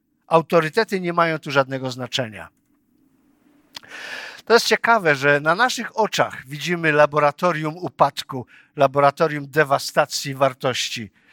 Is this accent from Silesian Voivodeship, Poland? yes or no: yes; Silesian Voivodeship, Poland; Ja jestem Hanysem ze Śląska